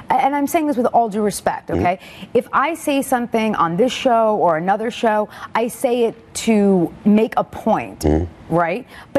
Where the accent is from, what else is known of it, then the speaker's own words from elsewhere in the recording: India; I'm Indian.